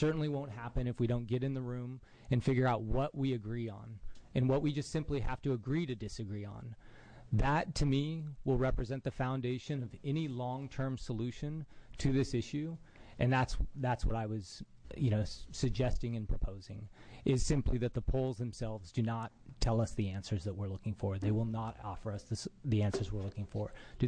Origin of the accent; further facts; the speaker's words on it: Oregon, United States; I didn't grow up wealthy. I grew up outside of Central Oregon on a small ranch.